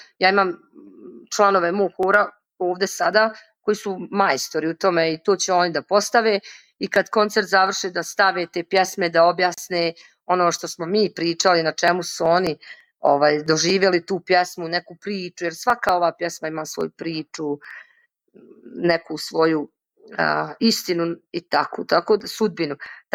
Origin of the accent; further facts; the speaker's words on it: Teslić, Republika Srpska, Bosnia & Herzegovina; Ja dolazim iz Republike Srpske, iz Teslića grada. Grad Teslić, mali grad.